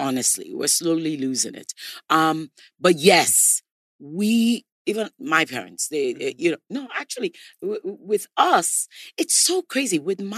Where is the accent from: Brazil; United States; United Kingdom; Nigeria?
Nigeria; I'm from Nigeria.